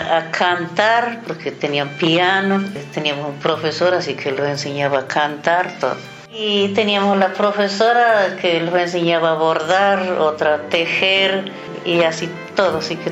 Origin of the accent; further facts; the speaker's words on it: Belén, Catamarca, Argentina; Yo soy de Catamarca, pero de la ciudad de Belén, porque es grandísima la Catamarca. Y bueno, nosotros éramos 5 hermanos, nosotros sabíamos cosechar los higos para hacer las pasas, la uva para hacer vino, todo eso.